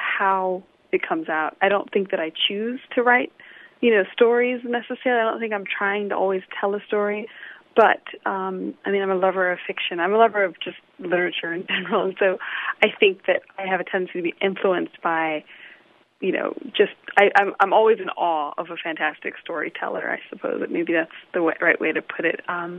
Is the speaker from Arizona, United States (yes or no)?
no; Illinois, United States; also born or lived in Zambia; I'm originally from Uganda and Rwanda. My family is East African, but I grew up mostly in Illinois, as you know, and between Illinois and Zambia.